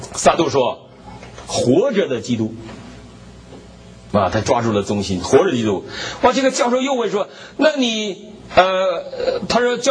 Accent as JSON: {"language": "Chinese", "country": "China", "said": "所以我们中国人要好好的传福音"}